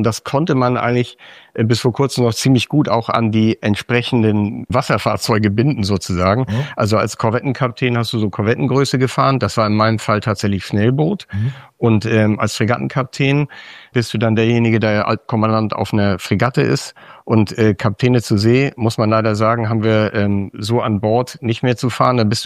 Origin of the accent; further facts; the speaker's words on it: Schleswig-Holstein, Germany; Ich bin ein Kind der Küste und bis zum Abitur im Kieler Umland groß geworden.